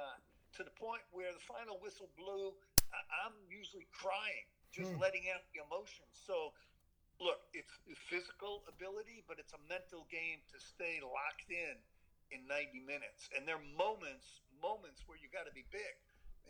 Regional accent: Bronx, New York, United States; I'm that kid growing up in the Bronx, a Yankee fan.

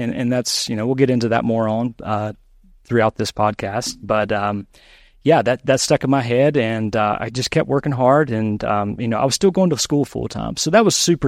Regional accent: Lexington, North Carolina, United States; Yep, Lexington, North Carolina, if you ever heard of it.

